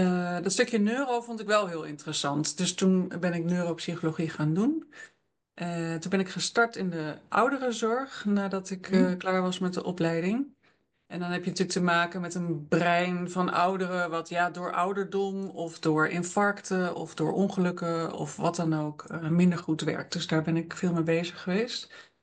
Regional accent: Utrecht, Netherlands; Geboren en getogen in Utrecht. Ik kom uit een gezin waar mijn vader had een fietsenwinkel. Dus ik ben boven de fietsen opgegroeid.

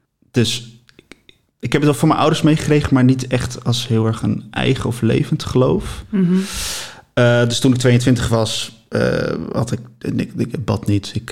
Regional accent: Haarlem, North Holland, Netherlands; now in Apeldoorn, Netherlands; Ik kom oorspronkelijk uit Haarlem, uit het Westen. Woon in Apeldoorn.

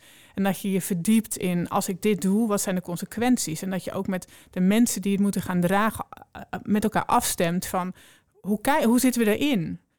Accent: Netherlands; Ik denk dat wij als Nederlanders best wel verwend zijn.

